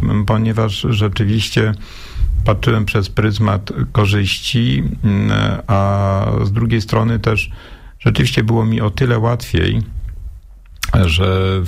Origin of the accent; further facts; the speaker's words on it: Gubin, Lubusz Voivodeship, Poland; Ja akurat pochodzę z Gubina